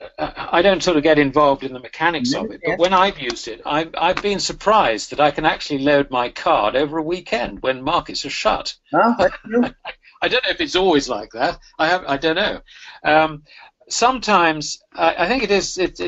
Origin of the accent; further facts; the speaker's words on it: Scotland, United Kingdom; Well, actually, I'm a Scotsman.